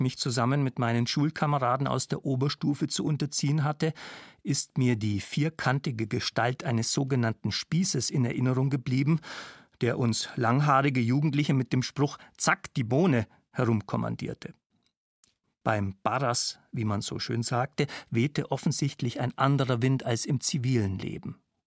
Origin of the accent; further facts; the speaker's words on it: Nördlingen, Bavaria, Germany; habe ich im November 1985 in meiner Heimatstadt Nördlingen demonstriert